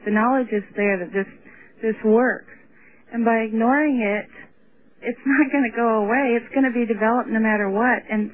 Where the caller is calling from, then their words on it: Hawaii, United States; I'm calling from Oahu, Hawaii.